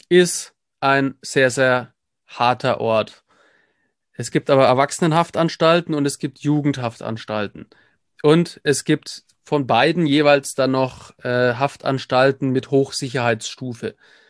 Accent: Nuremberg, Bavaria, Germany; Nürnberg oder mittlerweile an Nürnberg dran, aber Nürnberg ist so meine Heimatstadt

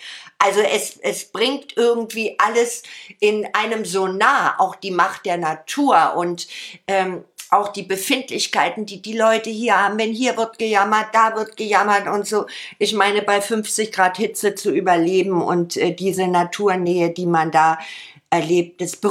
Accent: Berlin, Germany; born there; dann wurde in unserem Haushalt ja nur sächsisch-thüringisch gesprochen. Ich bin in West-Berlin geboren, aber meine Oma, der Opa, die Mutter, es wurde nur thüringisch-sächsisch gesprochen.

